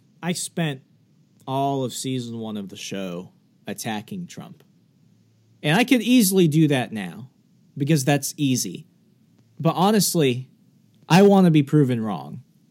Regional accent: Virginia, United States; And growing up in Fairfax County, you know, Fairfax County, Virginia ruins it for the rest of the Commonwealth.

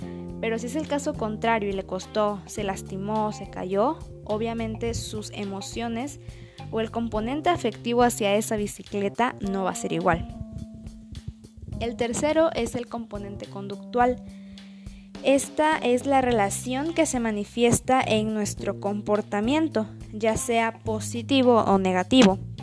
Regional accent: Tapachula, Chiapas, Mexico; estudio la carrera de Ciencias y Técnicas de la Comunicación y soy de Tapachula, Chiapas.

